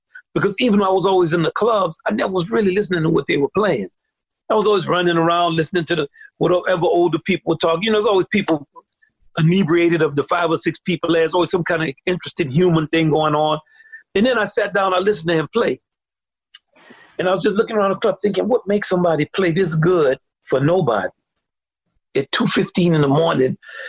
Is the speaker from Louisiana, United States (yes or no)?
yes; Kenner, Louisiana, United States; So we grew up in Kenner, which was really segregated.